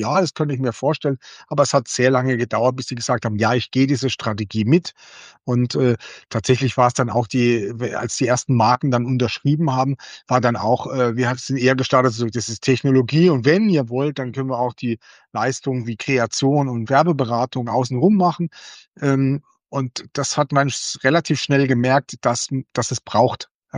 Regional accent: Baden-Württemberg, Germany; weil ich bin ja aus Baden, sozusagen genau aus der Kurpfalz.

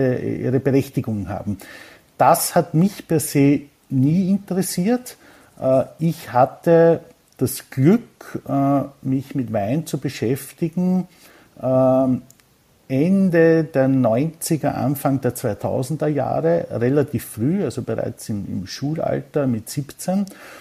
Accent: Burgenland, Austria; als Burgenländer bin ich damals bei meinen Praktikas im Service in Kontakt mit den Süßweinen von Kracher gekommen

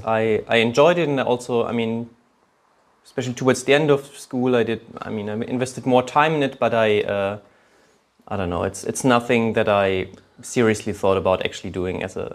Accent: Hesse, Germany; I mean, so I grew up near Frankfurt on the countryside there.

